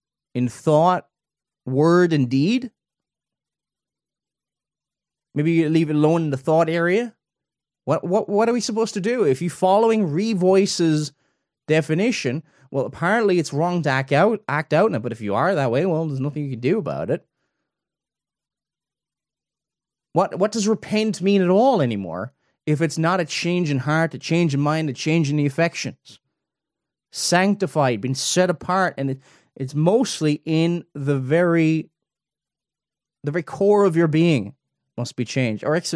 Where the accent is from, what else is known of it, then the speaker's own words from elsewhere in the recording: Cork, Munster, Ireland; also born or lived in Dublin; I lived in Dublin before, the capital of the Republic, or I'm originally from Cork